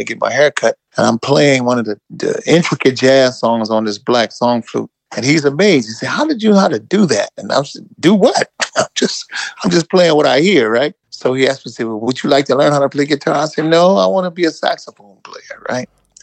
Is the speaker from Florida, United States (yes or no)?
no; Omaha, Nebraska, United States; I was born in Omaha, Nebraska.